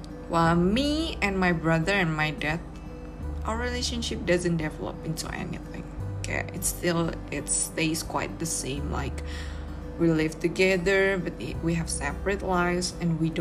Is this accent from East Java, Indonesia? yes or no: yes; Surabaya, East Java, Indonesia; English is a second language; also born or lived in Singapore; then comes a time when I go back to Surabaya from Singapore. And it takes years for me to adapt from being a Singaporean back to a Surabayan daughter.